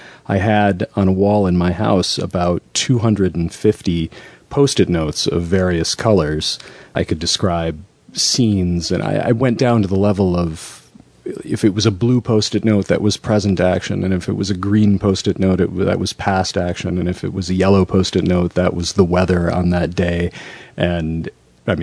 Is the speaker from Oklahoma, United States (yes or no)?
no; Michigan, United States; Well, originally I am from Michigan, and it's, in a way, the book is almost like a little love letter home.